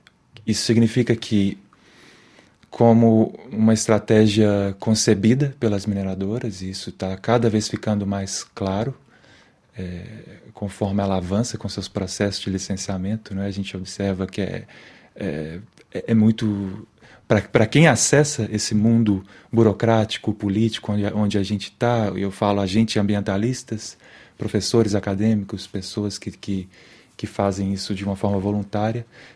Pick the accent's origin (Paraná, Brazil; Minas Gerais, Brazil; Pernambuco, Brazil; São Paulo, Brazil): Minas Gerais, Brazil; Belo Horizonte; E a gente, como mineiros, eu acho que a gente vê essa lama invisível sempre, né, de alguma forma. A gente vê os impactos indiretos da mineração. E olha que eu cresci na capital